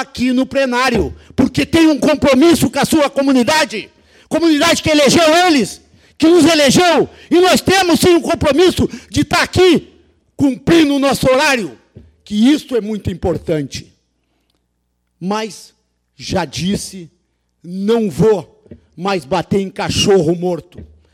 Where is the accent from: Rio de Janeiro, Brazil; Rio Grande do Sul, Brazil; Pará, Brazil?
Rio Grande do Sul, Brazil; São José do Norte; eu não tenho que defender Rio Grande, porque eu sou de São José do Norte